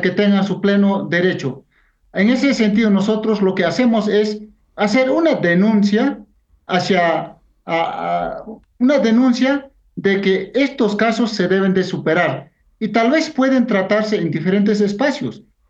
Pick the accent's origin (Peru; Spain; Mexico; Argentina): Peru; hablar, digamos, en lengua originaria en mi país, era pues hasta inclusive un delito